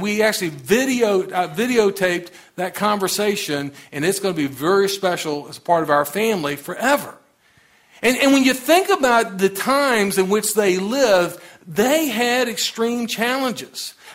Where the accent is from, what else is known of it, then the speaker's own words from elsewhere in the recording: the South, United States; I mean, I'm from the South. I mean, it didn't go real smooth when we started coming together, okay?